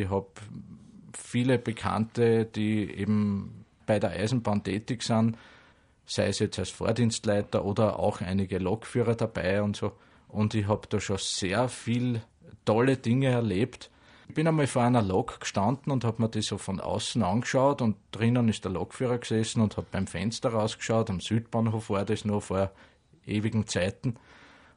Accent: Pinggau, Styria, Austria; Ich bin zum Beispiel mal von meinem Heimatort Pingau in der Oststeiermark nach Wien gefahren

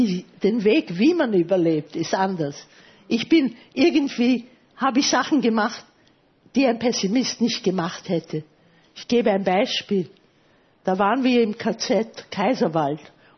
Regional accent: Vienna, Austria; Und da habe ich gesagt, ich bin aus Wien.

